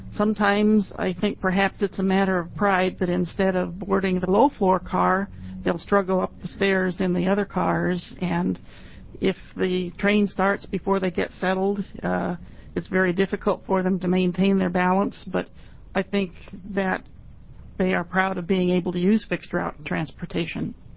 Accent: Burns, Oregon, United States; since I hail originally from Burns, I know there is a need there for transportation just as much as there is all over the state.

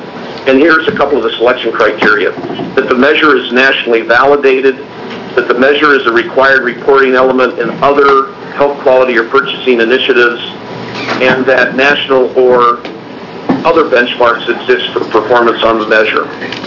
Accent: Baker City, Oregon, United States; Okay. Again, for the record … from Baker City.

